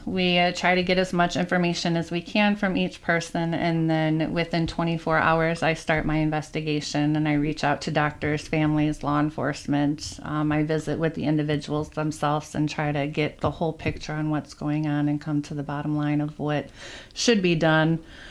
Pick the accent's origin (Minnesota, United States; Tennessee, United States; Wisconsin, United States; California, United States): Wisconsin, United States; Beloit; also born or lived in Iowa; Well, I am originally from Beloit, but I went to school at Upper Iowa University, and so we moved up here in 2018. And I live in Crawford County, but I work for Richland County.